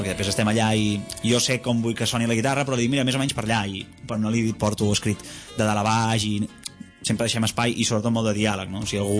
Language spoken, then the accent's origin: Catalan; La Bisbal d'Empordà, Catalonia, Spain; jo soc de la Bisbal i tinc a casa meva hi ha un jardí